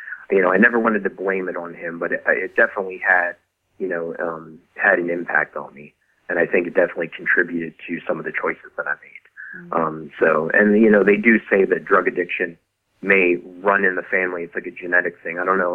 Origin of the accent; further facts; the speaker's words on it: Croydon, Pennsylvania, United States; Okay, well, I grew up in Croydon, Pennsylvania, which is a few miles northeast of Philadelphia. Croydon was like a pretty much blue-collar, lower-income, white neighborhood.